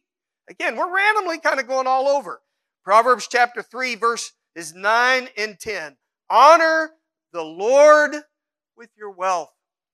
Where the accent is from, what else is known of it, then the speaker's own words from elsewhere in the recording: United States; I'm an American too.